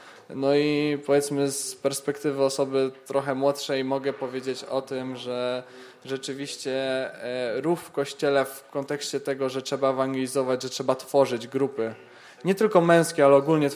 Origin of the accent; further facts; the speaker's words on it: Gdańsk, Pomeranian Voivodeship, Poland; Bo ja pochodzę z Gdańska i ostatnie 4 lata jeszcze mieszkałem w Gdańsku.